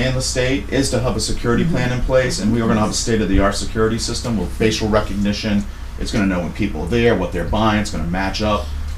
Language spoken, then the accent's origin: English; Gloucester, Massachusetts, United States; I grew up in Gloucester. I grew up in central Gloucester, Magnolia. I graduated from Gloucester High School in 1991.